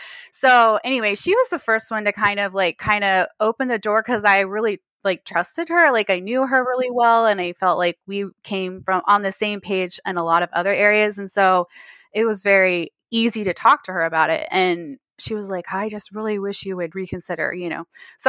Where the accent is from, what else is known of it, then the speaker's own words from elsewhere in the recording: Texas, United States; I'm in Texas.